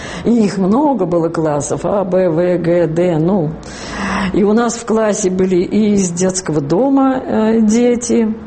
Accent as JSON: {"language": "Russian", "region": "Moscow", "country": "Russia", "said": "А потом уехали мы в Москву, потому что мы из Москвы приехали туда."}